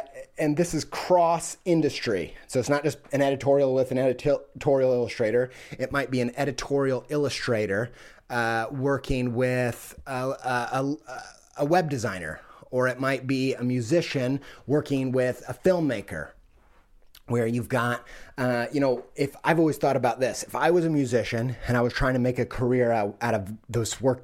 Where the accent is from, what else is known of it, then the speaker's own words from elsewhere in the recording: Midwest, United States; I'm a sucker for that, man. I'm from the Midwest.